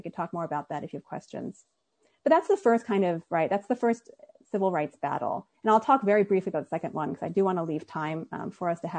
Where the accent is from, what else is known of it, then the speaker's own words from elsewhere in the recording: New Jersey, United States; I'm from New Jersey, so I am a consummate East Coast person.